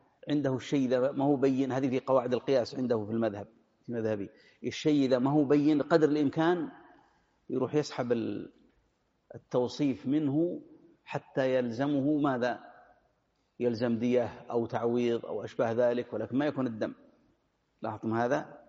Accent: Hejaz, Saudi Arabia; عندنا في الحجاز يقولون زقاق، أو هنا فريج ولا لا

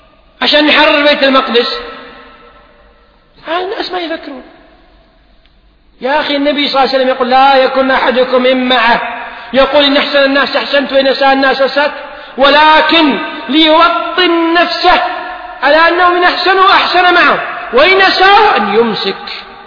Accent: Kuwait

